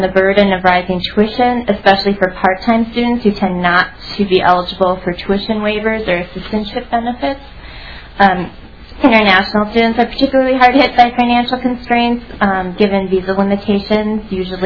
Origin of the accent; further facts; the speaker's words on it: Maynard, Minnesota, United States; now in St. Paul, United States; as I was introduced. I grew up in Maynard, Minnesota. I went to college in St. Peter at Gustavus Adolphus. And now I live in St. Paul